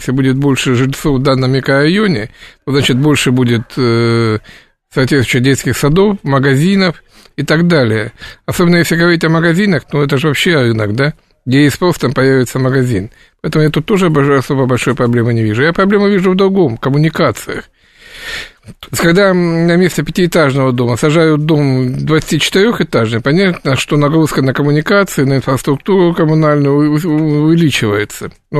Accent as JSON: {"language": "Russian", "town": "Rostov-on-Don", "region": "Rostov Oblast", "country": "Russia", "said": "я из Ростова-на-Дону депутат."}